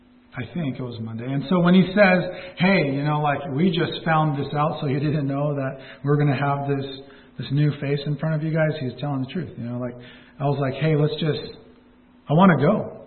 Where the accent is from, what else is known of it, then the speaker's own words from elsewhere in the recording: Anaheim, California, United States; now in Lancaster, United States; born and raised in California, from Anaheim, California, but right now live in Lancaster.